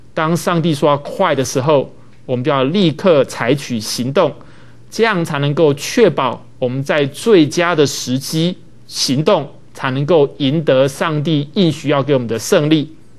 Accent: China; 我们中国人累积多年作战的经验，有这样一句话说：大军开拔，粮草先行。

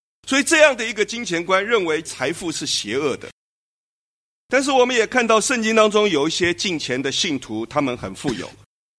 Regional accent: China; 我们还在中国人的新年期间，我们中国人在新年的时候见面常常说恭喜发财

